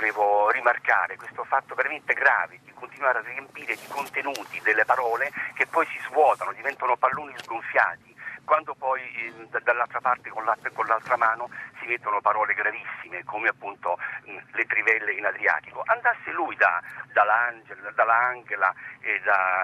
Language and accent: Italian; Lanciano, Abruzzo, Italy; born there; perché sono nato a Lanciano, che fa parte di questo territorio che adesso diventerà parco dei trabocchi